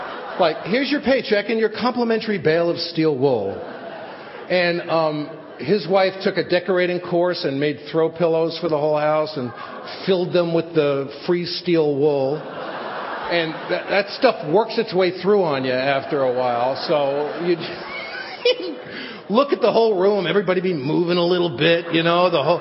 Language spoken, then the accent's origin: English; New York City, New York, United States; born or raised there